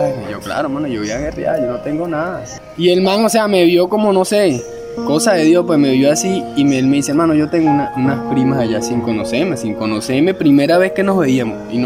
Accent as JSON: {"language": "Spanish", "country": "Venezuela", "moved": "yes", "said": "me acuerdo clarito que me salí de Venezuela el 12 de octubre del 2020."}